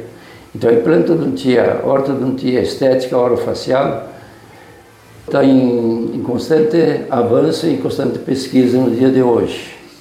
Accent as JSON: {"language": "Portuguese", "town": "Alto Alegre", "region": "Rio Grande do Sul", "country": "Brazil", "tie": "born or raised there", "also_born_or_lived": "São Carlos", "lives_now": "Campos Borges, Brazil", "said": "eu sou natural de Alto Alegre, saí para estudar e fiz a faculdade ali."}